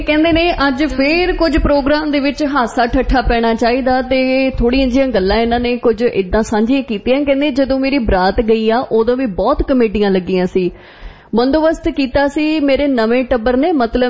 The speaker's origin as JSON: {"language": "Punjabi", "region": "Punjab", "country": "India", "said": "ਮੈਂ ਖੁਦ ਮਾਲਵੇ ਤੋਂ ਆ।"}